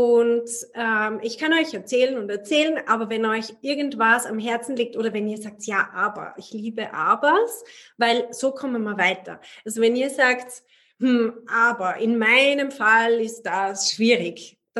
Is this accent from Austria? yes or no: yes; Austria; Ich als Österreicherin